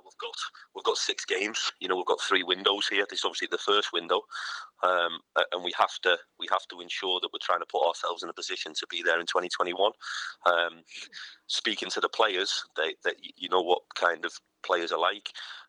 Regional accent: United Kingdom; as a British head coach who's, you know, 35 years old

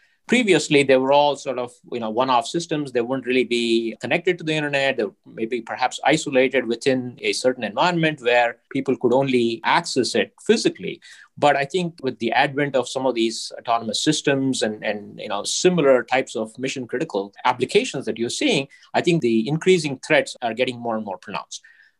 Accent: India; I'm originally from India, so I have an Indian heritage.

